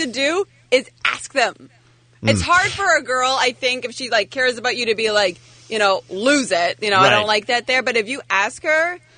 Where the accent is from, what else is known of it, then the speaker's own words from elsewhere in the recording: Canada; I grew up in Canada, in the mountains.